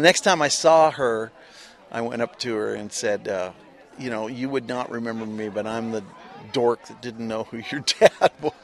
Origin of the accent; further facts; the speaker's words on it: Monterey, California, United States; when I was learning how to play electric guitar growing up in Monterey, California, I go over to Salinas to the VFW on Sunday afternoon.